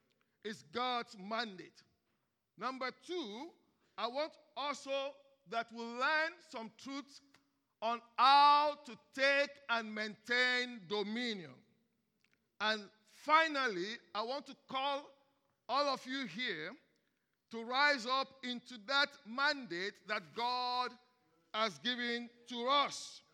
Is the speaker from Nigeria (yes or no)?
yes; Nigeria; accent: Nigerian Hausa; Now, I hope you're not having problem hearing my Nigerian Hausa accent.